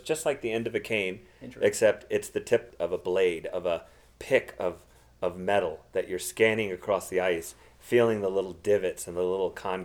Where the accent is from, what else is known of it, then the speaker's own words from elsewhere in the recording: Connecticut, United States; growing up in Connecticut in the 90s. Or actually 80s, late 80s